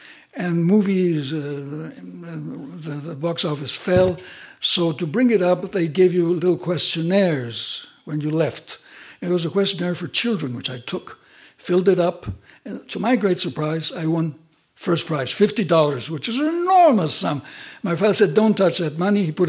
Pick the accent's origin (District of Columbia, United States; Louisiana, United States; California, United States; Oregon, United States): District of Columbia, United States; Washington; also born or lived in Santiago, Chile / Buenos Aires, Argentina; I was the son of a diplomat and I grew up in many parts of the world. I grew up in Washington, in Santiago de Chile, in Buenos Aires.